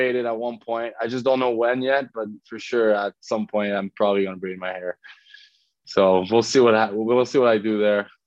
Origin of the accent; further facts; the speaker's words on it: Montreal, Quebec, Canada; First of all, it was against Montreal, so for me it was so special playing in my hometown.